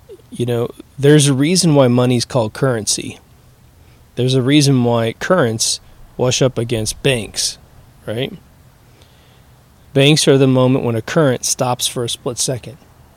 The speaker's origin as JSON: {"language": "English", "region": "Midwest", "country": "United States", "said": "when I came from the Midwest, they said if you didn't have a college education, you simply were not going to be employable at all"}